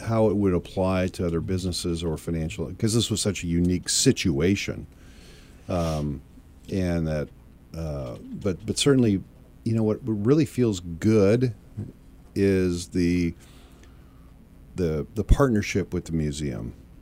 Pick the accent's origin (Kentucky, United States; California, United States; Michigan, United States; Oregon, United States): Oregon, United States; Eugene; And as I shared with you, I grew up in Eugene, Oregon.